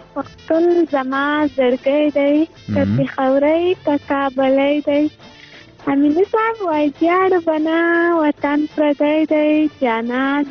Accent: Farah, Afghanistan; نو موږ د فرا ولایت یو

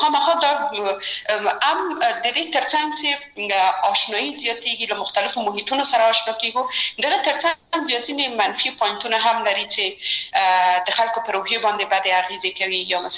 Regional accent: Kabul, Afghanistan; یو خو موږ د مکرایانو په ساحه کې لوی شوي وو، هلته زموږ بلدتیا ډېره زیاته وه، د ژوند شرایط ډېر زیات توپیر یې درلوده

